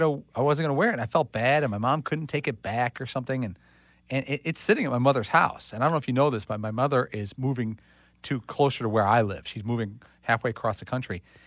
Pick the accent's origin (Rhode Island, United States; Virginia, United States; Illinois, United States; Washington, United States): Illinois, United States; Chicago; Growing up in Chicago, you hope to get some type of Chicago Bears.